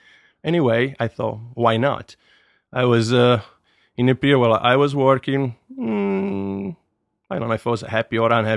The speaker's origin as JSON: {"language": "English", "town": "Turin", "region": "Piedmont", "country": "Italy", "tie": "born or raised there", "said": "Yes. I was born in Torino and soon moved just in the outskirts of the city because my father was put in charge of a factory that was opening to manage the staff. And so I grew up just outside of Torino, a few miles away."}